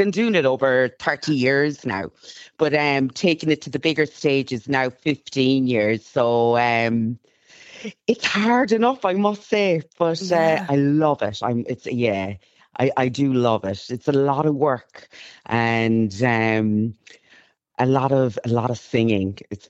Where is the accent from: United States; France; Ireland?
Ireland; Cobh, Munster; growing up in Ireland, I was adopted. So I was a black girl growing up in Cove, in Cork. And I'm half Irish, half Jamaican.